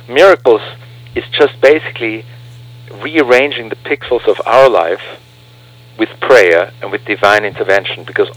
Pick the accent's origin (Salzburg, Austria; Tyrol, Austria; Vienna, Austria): Vienna, Austria; Well, I was born and raised in Austria, in Vienna